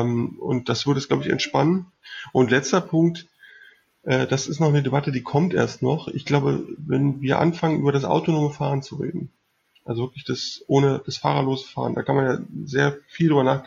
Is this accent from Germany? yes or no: yes; Berlin, Germany; ich komme aus Berlin